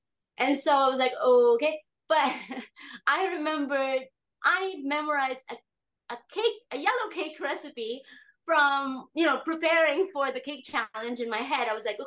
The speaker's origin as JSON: {"language": "English", "region": "Hawaii", "country": "United States", "said": "I'm also from Hawaii. Okay. So we don't do 60 minute cooking. We hang out, you know, we're like talking story in between."}